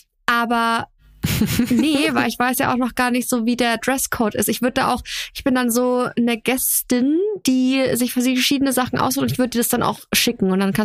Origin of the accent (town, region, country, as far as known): Austria